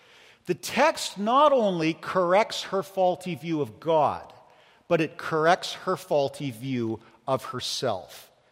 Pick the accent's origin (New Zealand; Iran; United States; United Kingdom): Iran; moved away as an adult; now in Canada; I'm a person from Iran who risked everything to come to Canada. I got a job. I became a hairstylist. I now own my house.